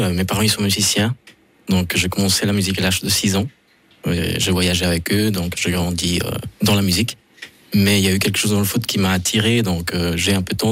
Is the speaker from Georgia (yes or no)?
no; Paraguay; Chez nous, au Paraguay, on fait la pause télé.